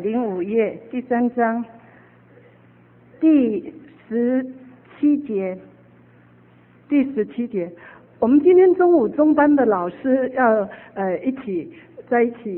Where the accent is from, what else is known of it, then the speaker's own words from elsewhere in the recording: China; 那我们中国人因为从小没有被父母那个宝宝啊、爱呀、亲啊，所以我们好像在我们的性格里面对于爱的接收力很微弱